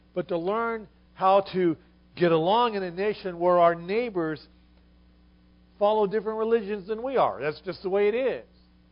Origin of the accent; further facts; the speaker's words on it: Ohio, United States; I grew up in Ohio and then out here